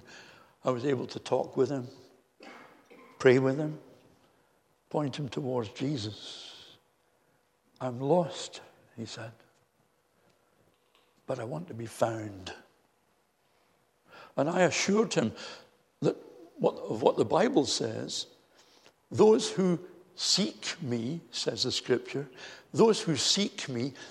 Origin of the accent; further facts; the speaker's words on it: Scotland, United Kingdom; when I was growing up in Scotland, it was so bad on a Sunday